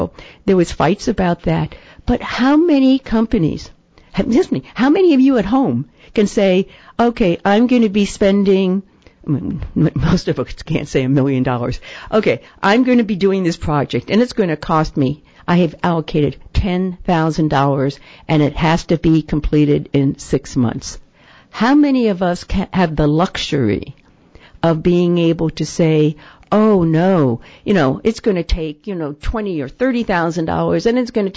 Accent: New York, United States; even when I was raised on Long Island, you know, we had, you know, several, it was a very small town, much smaller.

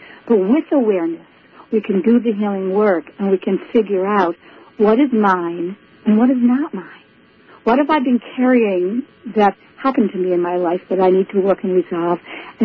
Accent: Buffalo, New York, United States; And what's interesting is that I grew up in Buffalo, New York, which is the other end of the Iroquois Nation.

